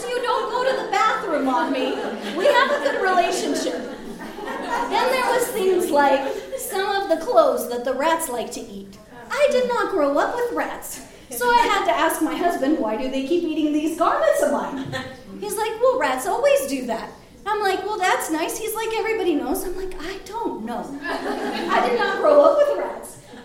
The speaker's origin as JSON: {"language": "English", "country": "United States", "said": "And I came back to America, and I was like, this isn't fair. Just because I'm an American, I get to be safe?"}